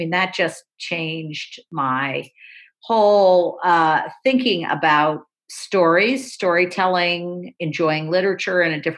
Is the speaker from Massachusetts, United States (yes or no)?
yes; Deerfield, Massachusetts, United States; No, I'm from New England. I grew up in a tiny little corner of Massachusetts called Deerfield, Massachusetts